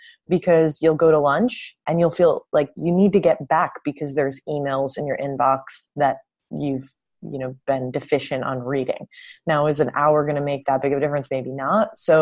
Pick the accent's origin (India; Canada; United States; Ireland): Canada; I grew up in a rock and roll household, and I'm Canadian.